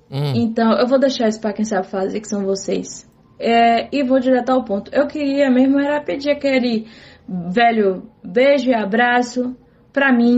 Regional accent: Salvador, Bahia, Brazil; now in Greenland; e eu moro na Groenlândia, mas eu sou de Salvador.

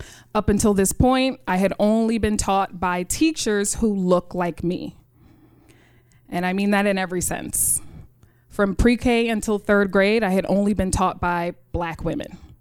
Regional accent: New York City, New York, United States; In 1998, I was a student at PS 30 in the south side of Jamaica, Queens. I grew up in Rochdale Village.

